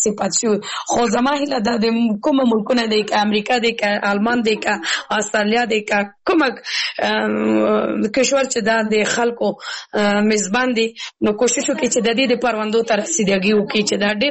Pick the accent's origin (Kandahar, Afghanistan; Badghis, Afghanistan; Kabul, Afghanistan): Kabul, Afghanistan; زه اوس بل ولایت کې اوسېږم زه پخپله د کابل ولایت نه یم زه زما یو بل داسې پنهاني یو ولایت کې اوسېږم چې هلته زه خلک ما نه پېژني